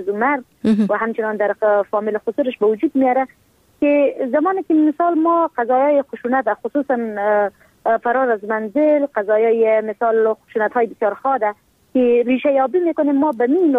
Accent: Helmand, Afghanistan; ما در ولایت هلمند بزرگ شدیم و با این محیط کاملا مطابقت داده میتونم خودم را

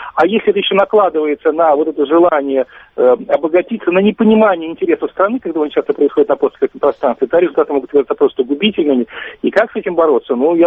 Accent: Estonia; Я просто это знаю по себе, я вырос в Эстонии.

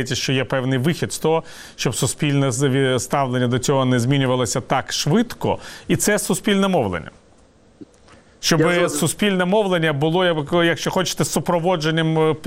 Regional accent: Kharkiv, Kharkiv Oblast, Ukraine; І скажу вам, як харків'янин, що мені здається

